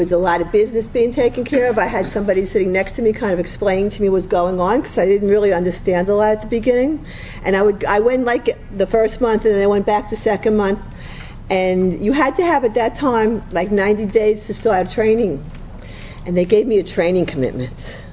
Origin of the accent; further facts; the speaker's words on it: Bronx, New York, United States; I'm an addict from the Bronx, and I'm a product of H&I.